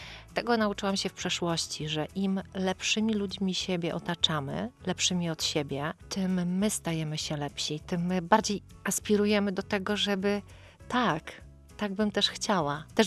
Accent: Warmian-Masurian Voivodeship, Poland; now in Tricity, Poland; Chociaż pochodzę z Mazur, to ja już w tej pięćdziesiątce jestem tu u siebie.

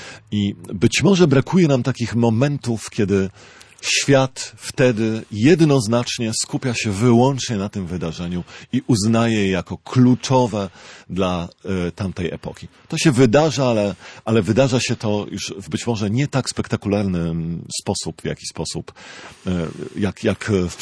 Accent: western Poland, Poland; Ja jestem dzieckiem akurat z małego miasteczka w zachodniej Polsce.

